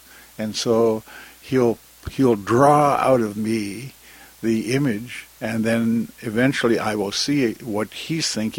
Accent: British Columbia, Canada; as a child growing up, the history of BC has always been uppermost in my mind

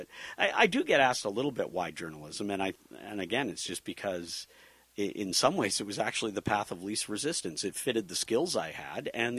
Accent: Sunshine Coast, Queensland, Australia; But we grew up on the Sunshine Coast, and yeah. I live now, you know, about a kilometer and a half from my family home.

